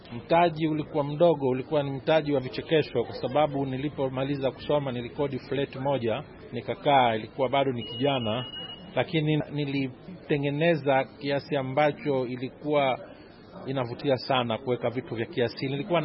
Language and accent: Swahili; Zanzibar, Tanzania; natoka Zanzibar, Tanzania.